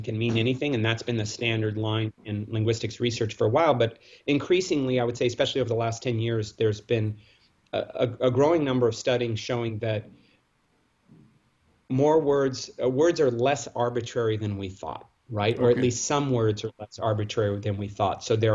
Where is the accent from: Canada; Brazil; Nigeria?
Brazil; English is a second language; Or like I grew up in Brazil, I speak Portuguese a lot better than I speak any Amazonian language.